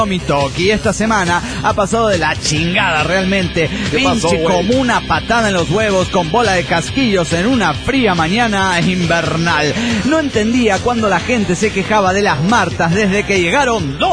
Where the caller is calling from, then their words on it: Cancún, Quintana Roo, Mexico; de Cancún, Quintana Roo.